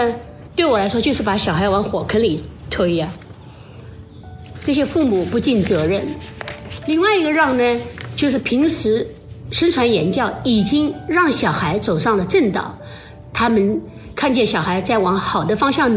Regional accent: Shanghai, China; 我是听到有些我们上海人对小孩的教育啊

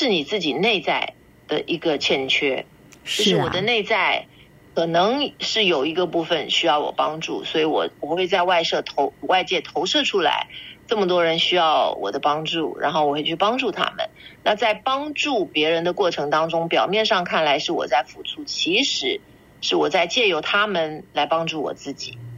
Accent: China; 尤其是我们中国人啊

